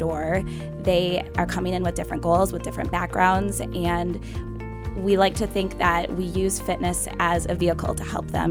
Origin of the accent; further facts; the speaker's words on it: Bay City, United States; So I grew up in Bay City, which is a couple hours north of here